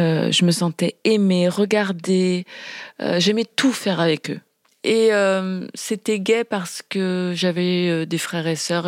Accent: France; Je suis née en France.

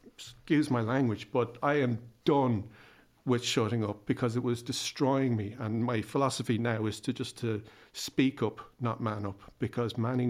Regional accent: Ireland; I mean, I only speak as an Irish person because I'm Irish.

